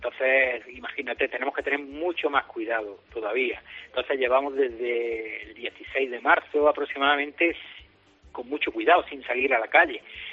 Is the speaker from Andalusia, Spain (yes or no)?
yes; Granada, Andalusia, Spain